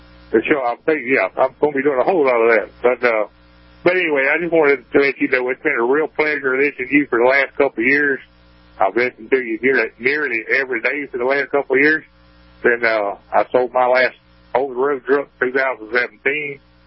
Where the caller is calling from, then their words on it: Georgia, United States; out of Georgia there, boy.